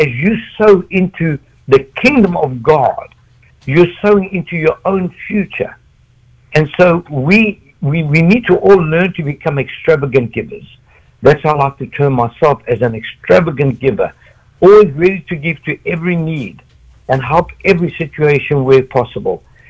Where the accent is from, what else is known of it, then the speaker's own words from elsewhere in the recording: South Africa; now in United States; I am from South Africa, and I never in my wildest dreams, I could even imagine, me being in the United States of America